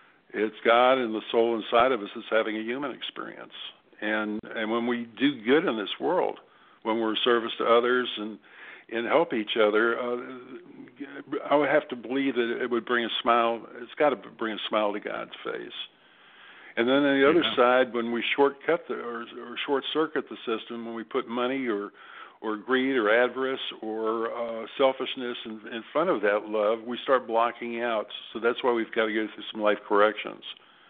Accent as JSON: {"language": "English", "country": "United States", "tie": "born or raised there", "said": "When I was a child growing up in the United States, I thought everything was going to be great."}